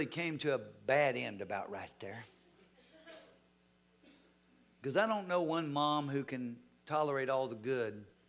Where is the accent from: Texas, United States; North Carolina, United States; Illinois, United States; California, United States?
Texas, United States; Because for me, as I grew up in Texas, I just thought, heck, I just wanted to be a cowboy.